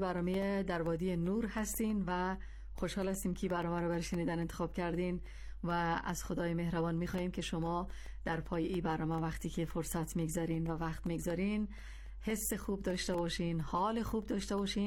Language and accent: Persian; Kabul, Afghanistan; now in Genaveh, Iran; من خودم از کابل هستم و مدتی هست که ساکن شهر گناوات هستم.